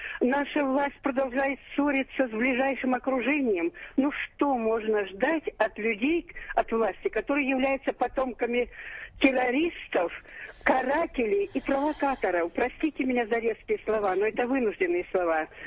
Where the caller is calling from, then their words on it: Smolensk Oblast, Russia; Я со Смоленщины звоню, с глубинки.